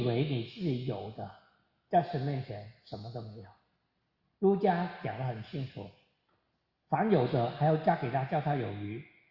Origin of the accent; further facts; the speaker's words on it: China; 不是我们中国人吃的芥菜啊